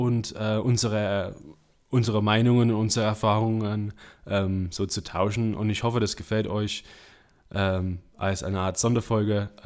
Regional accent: West Midlands, United Kingdom; German is a second language; Das ist eine Stadt, die ist bestimmt 30 Minuten weg von meiner Heimatstadt.

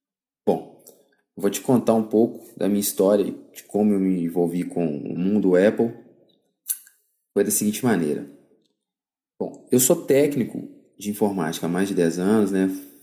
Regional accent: Belo Horizonte, Minas Gerais, Brazil; Sou de Belo Horizonte, Minas Gerais.

